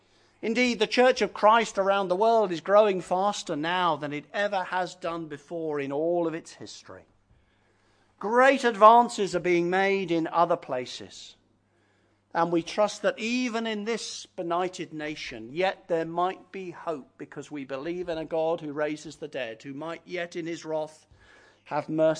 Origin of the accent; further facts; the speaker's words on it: England, United Kingdom; if you're English, you're very excited about being English because of the football. And, well, have mercy on us. It's the first time we've had a chance to be excited for 55 years.